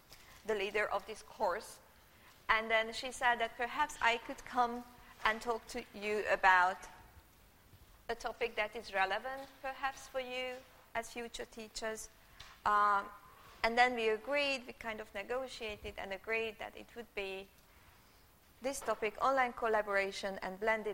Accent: Hungary; English is a second language; now in Finland; I'm not a Finn. Nope. I'm from Hungary, so I'm a Hungarian in a way, yeah.

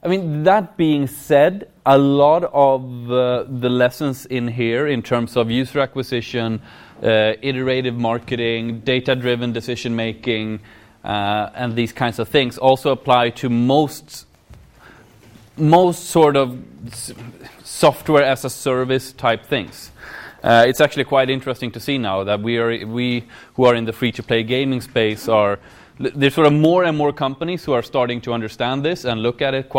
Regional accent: Sweden; I am from Sweden.

